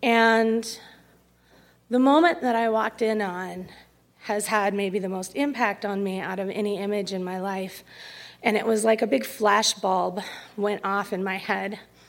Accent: Great Falls, Montana, United States; And it's in Belt, Montana, which is like 20 minutes from where I grew up in Great Falls.

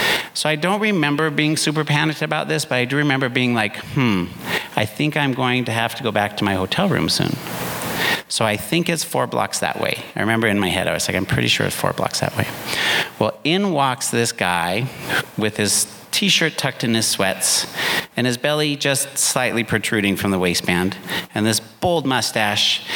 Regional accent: Missoula, Montana, United States; And the cities are kind of a foreign world to somebody born and raised in Missoula, Montana.

